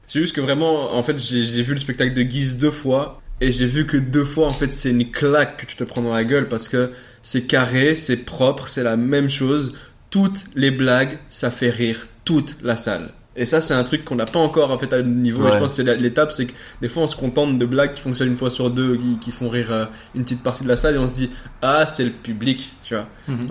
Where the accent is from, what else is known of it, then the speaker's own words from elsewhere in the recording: Belgium; pour les Belges je suis un Algérien, mais pour les Algériens je suis un Belge, tu vois.